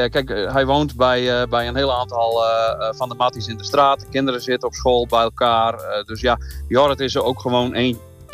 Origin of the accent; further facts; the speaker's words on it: Friesland, Netherlands; Dus ja, en we komen natuurlijk uit Friesland.